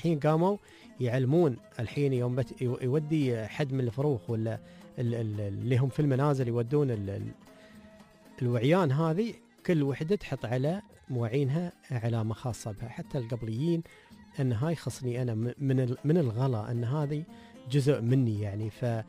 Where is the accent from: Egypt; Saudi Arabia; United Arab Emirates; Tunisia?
United Arab Emirates